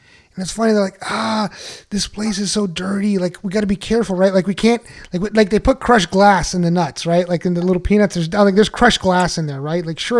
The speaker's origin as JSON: {"language": "English", "town": "McAllen", "region": "Texas", "country": "United States", "tie": "born or raised there", "said": "So you're probably in McAllen. Mm-hmm. That was my hometown."}